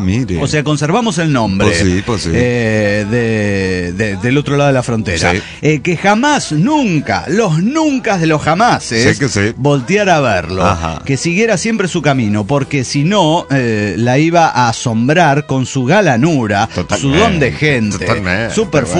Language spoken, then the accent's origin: Spanish; Córdoba, Argentina; Sí, quedé argentino, vio, pero yo no soy, yo soy cordobés. Eso es una república aparte.